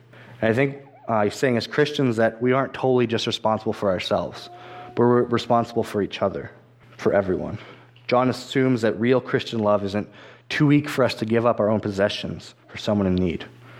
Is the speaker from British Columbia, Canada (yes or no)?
no; Swift Current, Saskatchewan, Canada; I'm not sure what the teenagers are like in this town, but I come from Swift Current